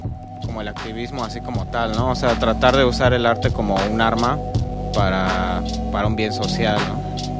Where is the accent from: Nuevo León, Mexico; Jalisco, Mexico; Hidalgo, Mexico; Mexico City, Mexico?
Mexico City, Mexico; vengo del Distrito Federal.